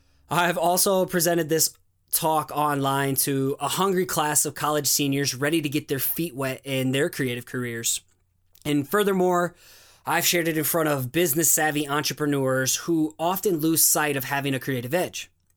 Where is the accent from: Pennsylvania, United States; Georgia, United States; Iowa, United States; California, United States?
Iowa, United States; Waterloo; Being born in Waterloo, Iowa didn't help my self-esteem either. So my hometown doesn't get the best rap, as there is a lot of drugs, gang violence, and crime in my area.